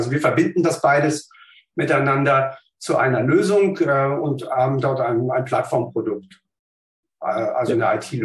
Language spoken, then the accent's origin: German; Berlin, Germany; born there